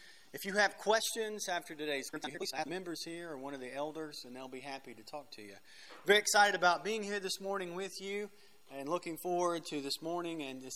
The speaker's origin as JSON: {"language": "English", "region": "Tennessee", "country": "United States", "said": "I think he forgot, but I'm from Tennessee."}